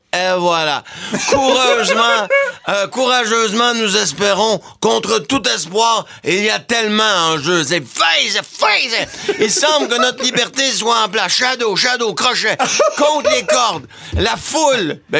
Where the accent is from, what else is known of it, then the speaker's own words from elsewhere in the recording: Jonquière, Quebec, Canada; Je viens de Jonquière, je boxe à Chicoutimi, oui.